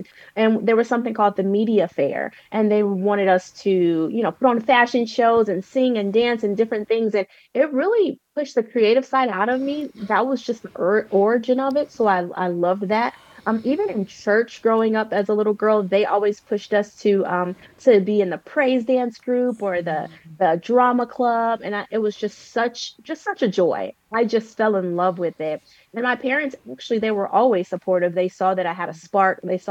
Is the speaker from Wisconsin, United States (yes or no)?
no; Gary, Indiana, United States; born there; So I was born in Gary, Indiana